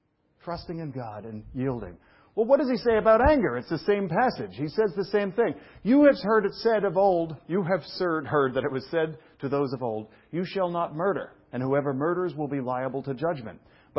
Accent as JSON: {"language": "English", "town": "Brooklyn", "region": "New York", "country": "United States", "accent": "Brooklyn", "said": "It's like, where's my Brooklyn accent? It's only there when I drive. And I think it's true. Some weird … comes out again."}